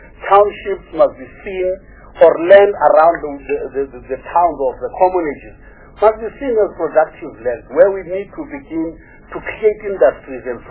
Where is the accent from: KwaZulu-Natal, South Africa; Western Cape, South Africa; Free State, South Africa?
Free State, South Africa; I come from the Free State, I know, can take you there.